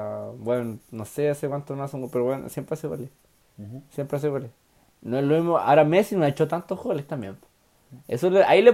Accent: Peru; Soy peruano.

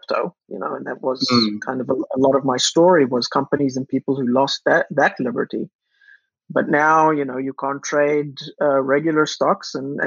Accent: South Africa; I grew up in South Africa, and my family wanted to leave the country in the early 90s

